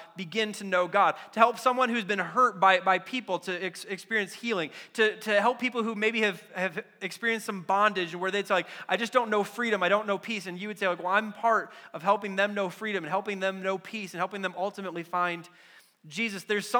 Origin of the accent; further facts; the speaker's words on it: Wisconsin, United States; when I was growing up in Wisconsin, and I got, you know, cheering on the Packers, and then I got called to New Mexico